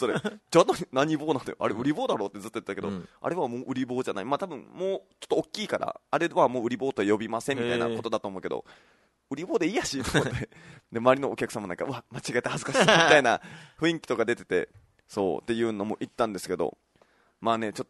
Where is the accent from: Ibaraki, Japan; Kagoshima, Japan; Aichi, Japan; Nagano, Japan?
Kagoshima, Japan; 本当にまあ僕が鹿児島で育った田舎みたいな、もう本当、